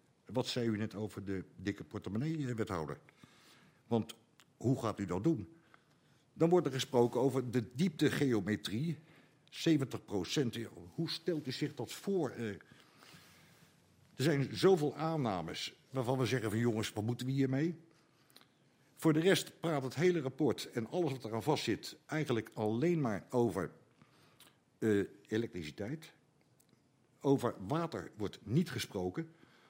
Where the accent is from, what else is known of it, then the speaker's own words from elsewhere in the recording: Netherlands; Ja, wij zijn Nederlanders, een schitterend volk.